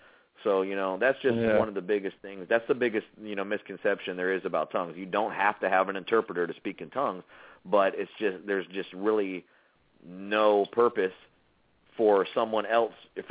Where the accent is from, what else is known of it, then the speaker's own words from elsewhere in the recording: United States; I'm from America, man. How can I speak in this language?